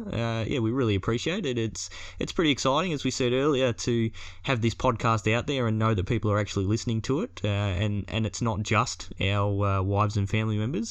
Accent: Melbourne, Victoria, Australia; Yeah, like we said, we're coming from Melbourne, Australia.

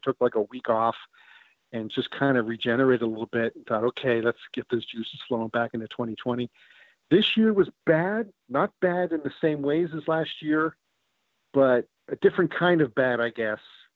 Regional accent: Pittsburgh, Pennsylvania, United States; accent: Northside; I'm a Northsider. I'm from the north side of Pittsburgh. Okay. Grew up there. Well, I spent like 2 years at Northside. Then we moved out to North Hills, but I still got the Northside accent, I guess.

